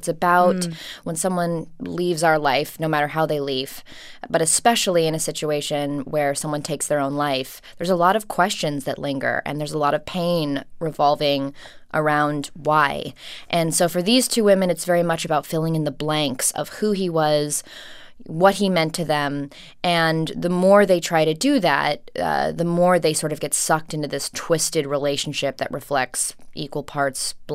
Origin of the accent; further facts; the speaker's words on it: Los Angeles, California, United States; and I'm third generation, born and raised in Los Angeles.